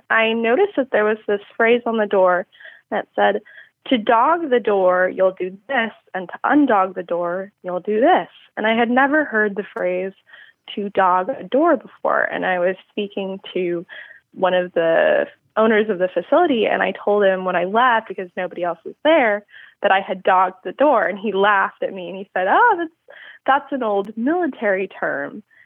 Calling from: San Diego, California, United States

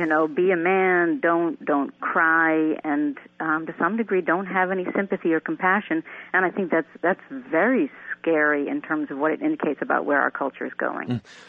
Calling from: Boston, Massachusetts, United States; I'm calling from Jamaica Plain. I have no doubt that there are dog fights in my town.

